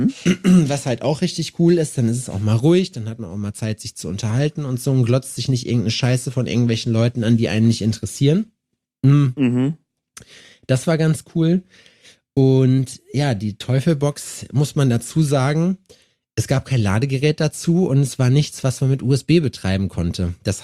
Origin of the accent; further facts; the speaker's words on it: Jena, Thuringia, Germany; Ich komm aus dem Osten, damit kannst du mich nicht beeindrucken.